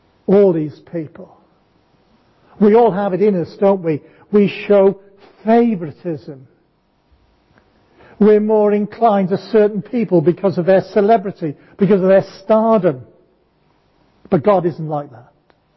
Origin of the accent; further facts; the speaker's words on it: Wales, United Kingdom; that spoke to me because I'm from Wales